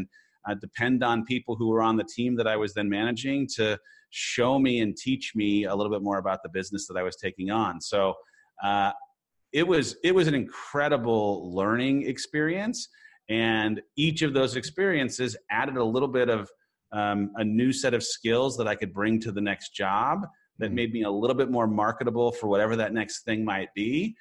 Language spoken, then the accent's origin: English; San Clemente, California, United States; now in Austin, United States; I grew up not far away from where you did, down in Southern California. I grew up in San Clemente.